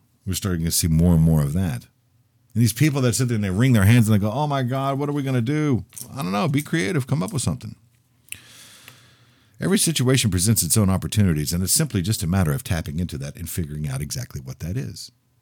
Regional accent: Texas, United States; When I was a kid growing up in Texas, we used to go to a place called Luby's Cafeteria.

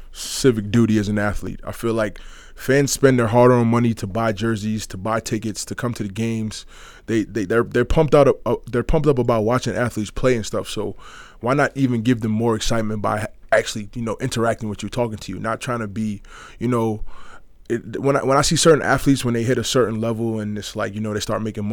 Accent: New York City, New York, United States; now in Canada; I'm an East Coast guy. I mean, I grew up in New York. I'm a New York City kid, so Toronto's not very far from home.

